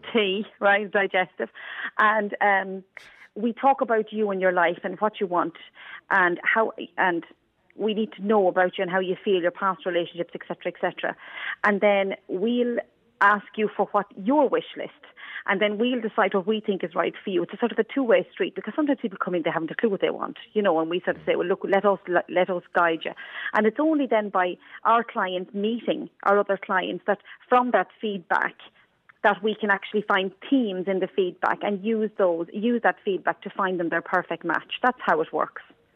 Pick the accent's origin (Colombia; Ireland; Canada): Ireland; Wexford, Leinster; So I grew up in Wexford.